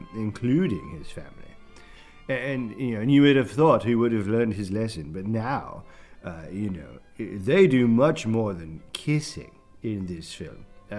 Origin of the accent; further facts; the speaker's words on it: United Kingdom; As you can see, I am British and amazing, and therefore I just know Chinese.